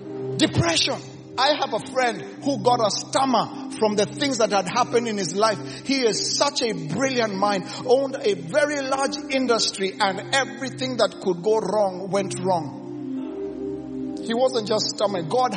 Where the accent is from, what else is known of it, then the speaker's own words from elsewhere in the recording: Kenya; I came from Kenya to speak truth. I came from Kenya.